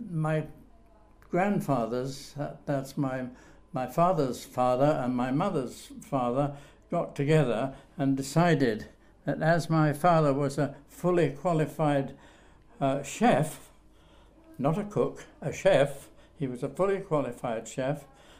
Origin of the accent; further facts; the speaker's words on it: Glasgow, Scotland, United Kingdom; I was born in Glasgow, in Shawlands, in Peveril Avenue, on the 10th of January 1921, which, if you can still count, I am now in my 95th year.